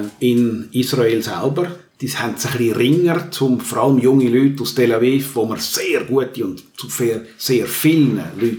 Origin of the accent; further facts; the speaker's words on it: Switzerland; Und ich glaube, wir als Schweizer müssen diese Chance wahrnehmen.